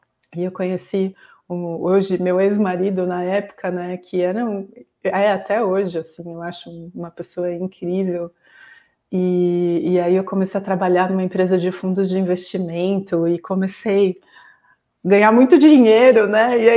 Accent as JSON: {"language": "Portuguese", "region": "São Paulo", "country": "Brazil", "also_born_or_lived": "São Carlos", "said": "eu sou de São Paulo, e depois de ter morado aqui, eu não queria mais morar em São Paulo, porque, enfim, né, era um contraste muito grande. E aí eu fui para São Carlos, que é interior de São Paulo"}